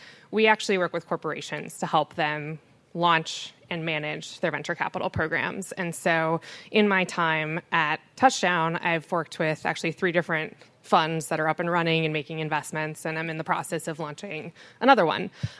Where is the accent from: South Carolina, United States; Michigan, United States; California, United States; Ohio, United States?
California, United States; But I grew up in the Bay Area